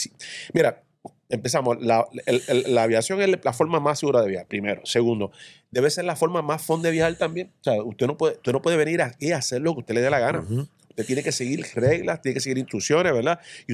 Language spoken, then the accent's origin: Spanish; Puerto Rico; nosotros los boricuas, somos muy buenos, boricuas somos tremenda raza